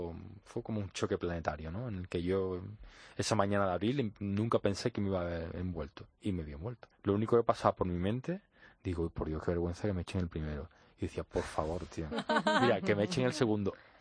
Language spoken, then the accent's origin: Spanish; San Juan de Aznalfarache, Andalusia, Spain; pues el 25 de junio estoy en San Juan de Alnafarache, mi tierra, en Sevilla.